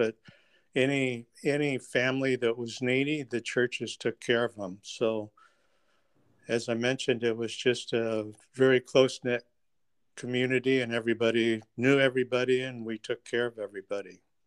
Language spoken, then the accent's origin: English; Iowa, United States; Well, I had an idyllic growing up. I grew up in a small farm town, about 400 people